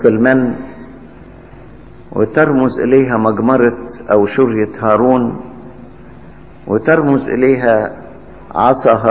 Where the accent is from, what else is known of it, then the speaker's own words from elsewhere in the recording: Egypt; العذراء زارت بلادنا مصر، وفي أماكن كثيرة تقدست بها. موجود عندنا هنا شجرة العذراء في المطرية